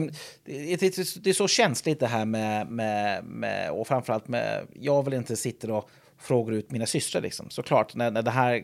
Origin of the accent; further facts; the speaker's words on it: Ireland; jag bor ju inte hemma på Irland.